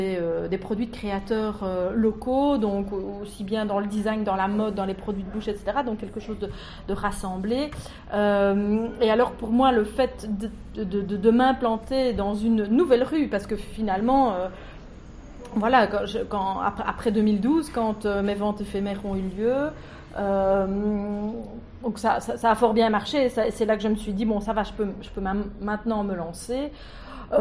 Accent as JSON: {"language": "French", "town": "Huy", "region": "Wallonia", "country": "Belgium", "lives_now": "Liège, Belgium", "said": "Je suis une pure citadine. Je ne viens pas de Liège, je viens de Huy, donc quand même une plus petite ville. Mais bon, j'ai débarqué à Liège quand même assez rapidement pendant mes études."}